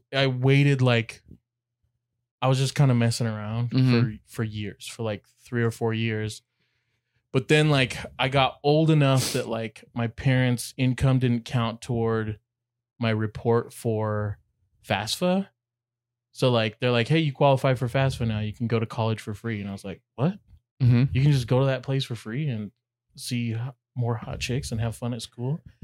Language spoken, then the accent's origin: English; Hawaii, United States; I'm Hawaiian.